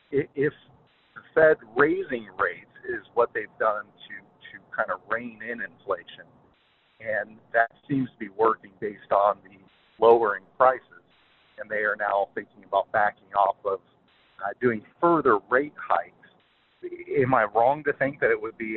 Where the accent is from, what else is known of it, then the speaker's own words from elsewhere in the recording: Ohio, United States; I'm from Ohio. I've been listening for some time.